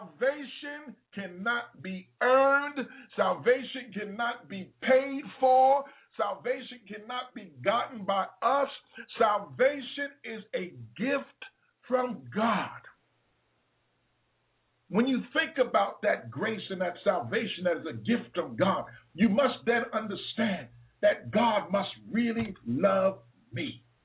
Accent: New York City, New York, United States; I remember as a young kid growing up in New York City, I grew up in the inner city

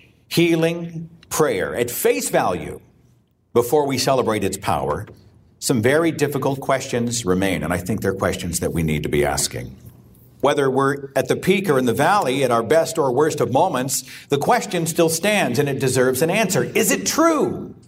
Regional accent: Bible Belt, United States; I'm from the Bible Belt. Guns are ubiquitous in the Bible Belt.

